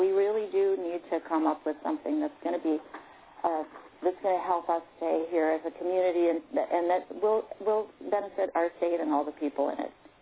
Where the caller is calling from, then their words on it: Cordova, Alaska, United States; So, yeah, I am calling from Cordova because I love that woman about that.